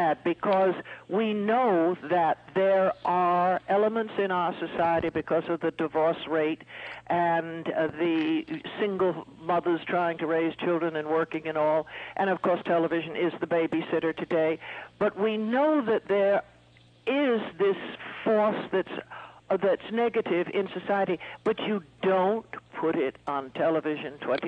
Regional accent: China; moved away; I only know it because I was born and raised in China. We fled from China

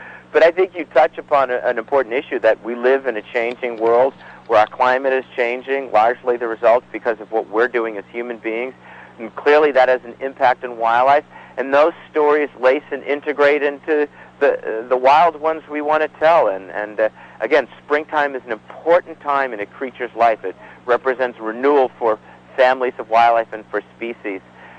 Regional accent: Massachusetts, United States; Yeah, I grew up in the South Shore, so and as a wildlife biologist and aficionado of the natural world, you know, living in New England

